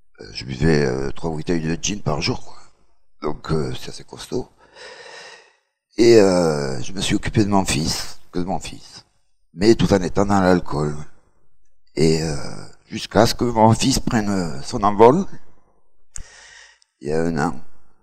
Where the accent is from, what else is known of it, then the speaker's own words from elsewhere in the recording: Lunel, Occitanie, France; puisque je viens de Lunel. Et... je suis resté pendant un an sur Lunel.